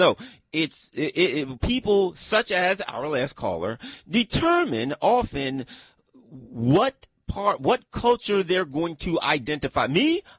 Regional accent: United States; or me, I'm from America, and they'll say they're all black people.

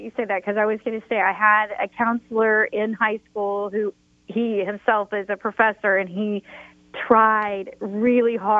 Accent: Kingfisher, Oklahoma, United States; I grew up in Kingfisher, which is a small farming community, and have lived in Oklahoma my entire life.

